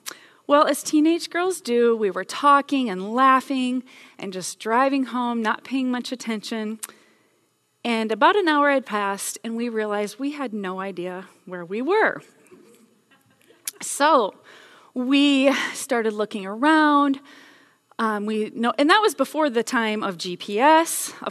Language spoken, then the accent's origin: English; Buffalo Center, Iowa, United States; we left from her hometown is Titonka, my hometown is Buffalo Center, so we left and we took off.